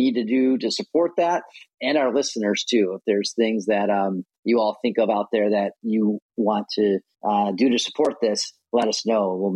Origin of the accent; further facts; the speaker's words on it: Chicago, Illinois, United States; also born or lived in Washington, D.C.; now in California, United States; Everyone knows I grew up in Chicago and was in D.C. for 15 years and came to California when Trump won